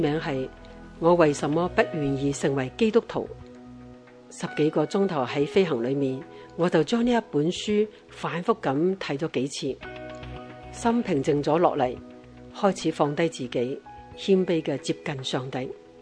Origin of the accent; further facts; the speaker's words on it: northern China, China; 因为太太出生成长在南方的大城市，而我是来自北方的农村。